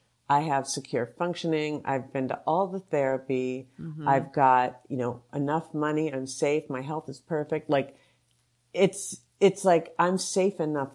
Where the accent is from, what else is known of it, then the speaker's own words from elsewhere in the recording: Minnesota, United States; moved away as an adult; also born or lived in New York; It was very much a feature of growing up in Minnesota, looking like I do, that I was extremely other.